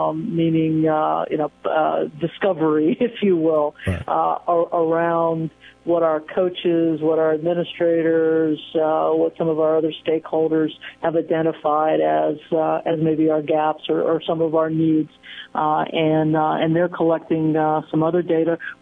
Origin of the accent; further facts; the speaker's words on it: East Coast, United States; also born or lived in Midwest; being growing up in East Coaster and certainly spending the first 20 years, a couple thirds of my career in the East and the Midwest